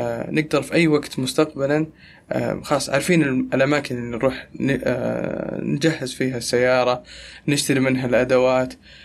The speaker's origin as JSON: {"language": "Arabic", "country": "Saudi Arabia", "said": "قبل ما تطلع أنظمة الفود تراك عندنا في السعودية"}